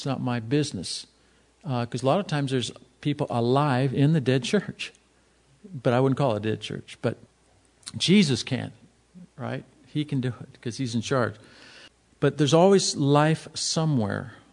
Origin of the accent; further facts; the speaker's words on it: El Cajon, California, United States; I grew up in the El Cajon when it was rural. I guess it was in the 50s.